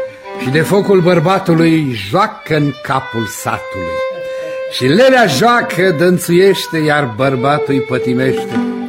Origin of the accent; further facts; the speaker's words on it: Chișinău, Moldova; also born or lived in Sliven, Bulgaria; M-am născut în Sliven, un orășel din Bulgaria, dar după moartea tatii, mama ne-a luat pe toți trei copiii ei și așa am ajuns la Chișinău.